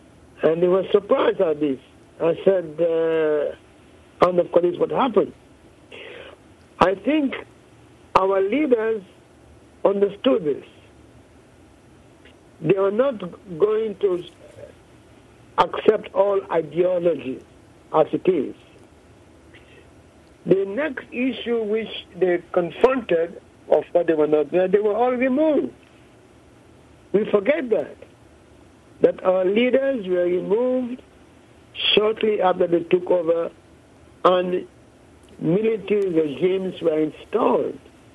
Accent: Sierra Leone; I come from Sierra Leone.

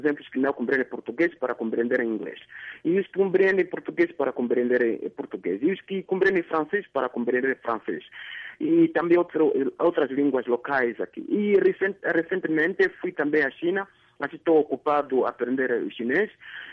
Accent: Rundu, Kavango East, Namibia; now in Windhoek, Namibia; Eu cresci no Rundo, fui nascido no Rundo, e do Rundo vim na capital, 96, saí do Rundo, vim na capital de Vinduco, capital da Namíbia, Vinduco, onde estou agora.

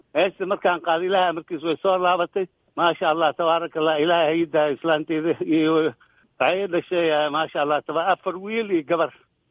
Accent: Bulo Burti, Hiran, Somalia; laakiin Buuro Burtaan aan ku soo barbaaray

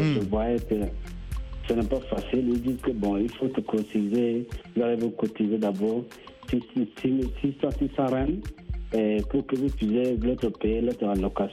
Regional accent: N'Djamena, Chad; French is a second language; now in South Africa; Moi, comme je suis un Tchadien, je me fais effort depuis quand j'étais au Tchad.

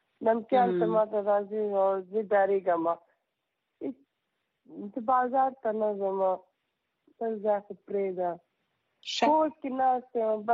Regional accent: Afghanistan; زه افغاني یم، افغاني زما ژوند پاکستان کې نه تېرېږي.

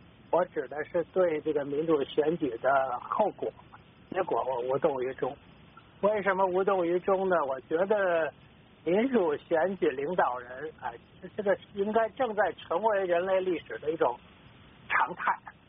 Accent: China; 要论作为大陆人的观感来讲

